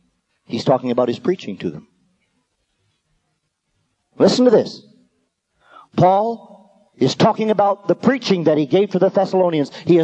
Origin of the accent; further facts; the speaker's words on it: Canada; You didn't receive me as another one of those Americans. You didn't receive me as a Canadian with a funny accent.